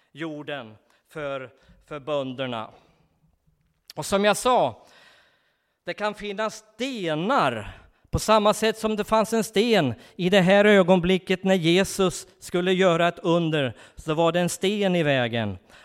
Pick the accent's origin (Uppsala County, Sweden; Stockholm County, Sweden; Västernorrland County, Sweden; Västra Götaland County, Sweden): Västernorrland County, Sweden; Undrom; Uppe i Undrom, där jag kommer ifrån, och jag tror att det också på samma sätt här i den här kommunen, i Kramfors kommun.